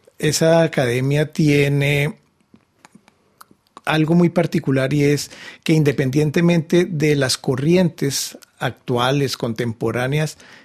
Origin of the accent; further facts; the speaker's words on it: Bogotá, Colombia; born there; Sí, soy nacido en Bogotá en el año 63